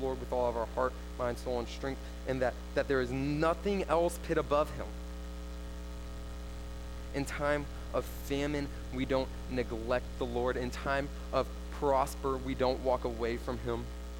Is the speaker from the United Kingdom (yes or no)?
no; Houston, Texas, United States; I'm from Houston. I love the Astros.